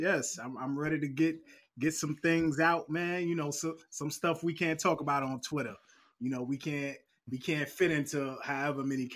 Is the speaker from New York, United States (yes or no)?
yes; New York, United States; And I'm from New York. A lot of people don't know. A lot of people in New York are Miami fans, man.